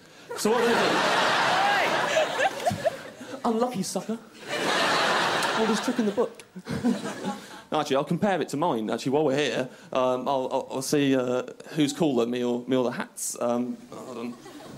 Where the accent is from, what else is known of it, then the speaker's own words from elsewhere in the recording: Kettering, East Midlands, United Kingdom; I'm from Kettering, which is a small town next to the Weetabix factory.